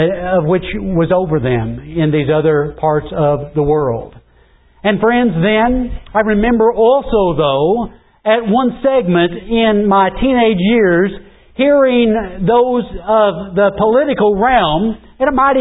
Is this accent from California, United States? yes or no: no; Indiana, United States; And then during the winter time, growing up in Indiana and going out to school, I couldn't wait for those snows to start falling